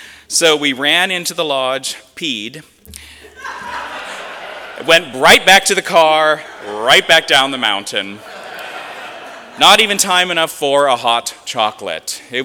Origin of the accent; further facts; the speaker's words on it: Northeast, United States; I grew up in the Northeast. I grew up with snow.